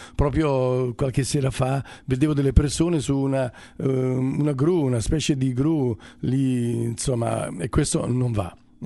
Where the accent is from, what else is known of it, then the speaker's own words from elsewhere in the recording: Naples, Campania, Italy; un disco in napoletano, perché ragazzi sapete, io sono di Napoli